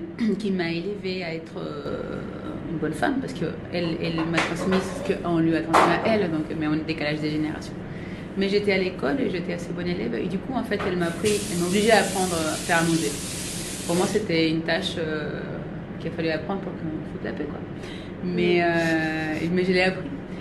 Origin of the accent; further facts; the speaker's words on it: Chile; French is a second language; moved away as an adult; now in France; En fait, je suis née au Chili, j'ai grandi dans ma famille